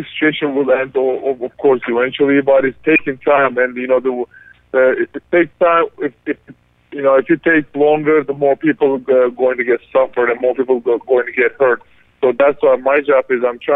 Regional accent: Turkey; now in United States; And I'm becoming American. The Turkish government revoked my passport, but I'm becoming an American citizen in 2021.

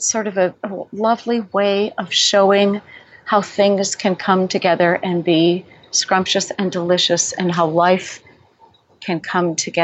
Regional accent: Wisconsin, United States; I grew up in Door County. It's about an hour north of Green Bay.

